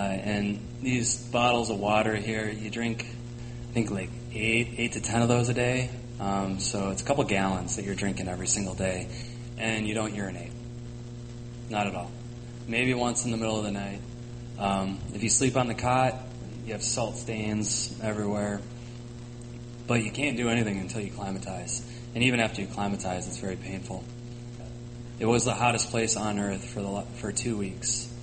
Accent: Wisconsin, United States; I am a Welsh American from Wisconsin. I am at home with my people, the people I work for peace with.

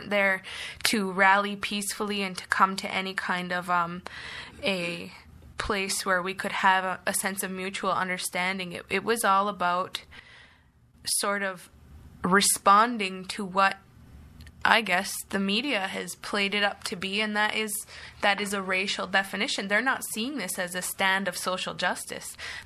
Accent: Six Nations, Ontario, Canada; Yeah, yep. I grew up on Six Nations. I've lived there pretty much my entire life. I'm a student at Laurier Brantford.

